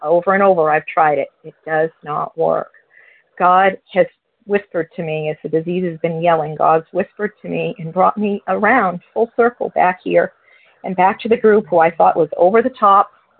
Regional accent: New Hampshire, United States; I'm from New Hampshire

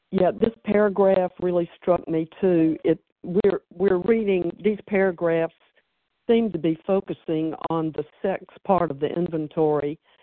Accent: the South, United States; growing up in the South, I was taught that, you know, getting married and finding the right husband who could take care of me was one of my main purposes in life.

